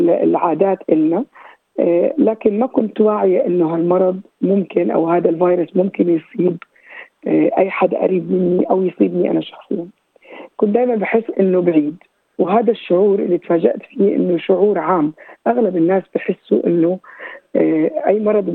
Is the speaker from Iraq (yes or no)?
no; Jordan; now in France; أنا مغتربة أردنية من ما يقارب 27 سنة بفرنسا